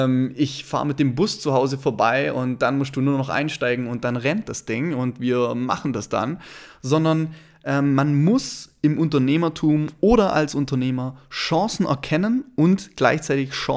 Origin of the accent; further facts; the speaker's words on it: Baden-Württemberg, Germany; accent: Swabian; Deswegen achte nicht groß auf meinen Dialekt, wie man es hört. Ich komme aus dem schönen Schwabenland und ich kann es auch nicht ganz ablegen